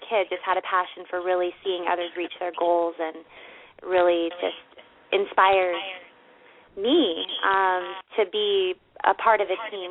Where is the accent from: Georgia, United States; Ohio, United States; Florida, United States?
Ohio, United States; moved away as an adult; also born or lived in California; now in Maui, United States; And I am originally from Ohio, and which is why Maui is so amazing.